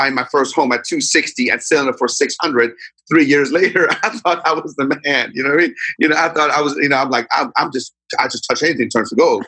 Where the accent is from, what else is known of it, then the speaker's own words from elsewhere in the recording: Sharon, Pennsylvania, United States; remember, I'm from Sharon, Pennsylvania, where, you know, you make $20 an hour, you freaking made it.